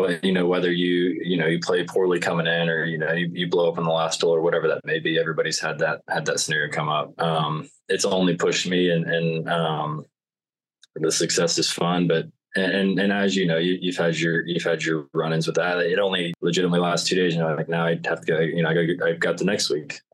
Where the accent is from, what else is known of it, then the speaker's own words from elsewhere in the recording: Birmingham, Alabama, United States; also born or lived in Greenville; growing up in Birmingham, I knew everybody. I knew everybody that I went to school with. It was pretty easy to make friends. I played every sport. And I kind of had friends when we moved. I moved in my freshman year. To Greenville.